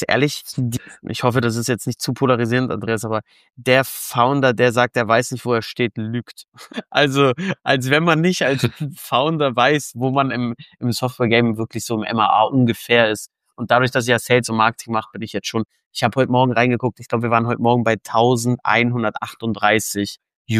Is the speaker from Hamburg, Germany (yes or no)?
yes; Hamburg, Germany; komme aus Hamburg, sitze gerade in Hamburg, sitze in meinem Homeoffice